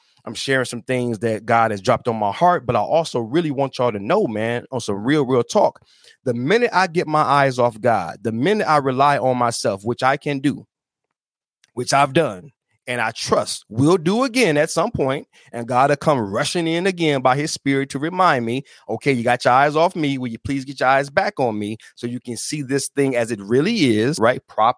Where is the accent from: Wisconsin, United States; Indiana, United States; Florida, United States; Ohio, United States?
Ohio, United States; Toledo; back on the streets I grew up on back in Toledo.